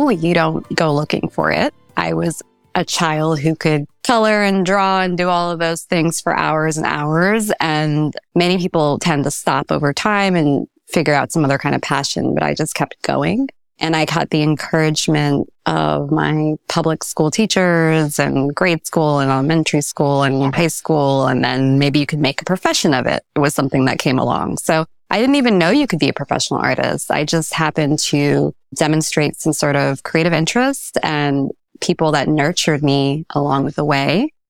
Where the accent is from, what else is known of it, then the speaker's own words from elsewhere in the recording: Maryland, United States; I'm about to text my high school art teacher to invite her to a talk I'm giving this weekend in my home state of Maryland.